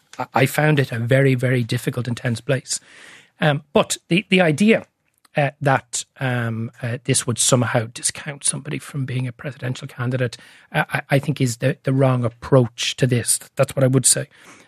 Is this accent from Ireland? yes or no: yes; Ireland